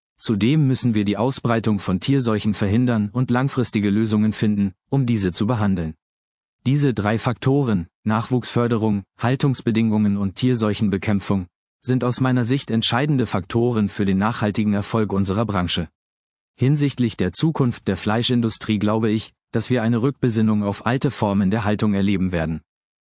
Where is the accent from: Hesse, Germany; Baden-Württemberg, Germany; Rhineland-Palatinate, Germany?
Baden-Württemberg, Germany; Ich bin im Südschwarzwald aufgewachsen, wo Tradition und Qualität großgeschrieben werden.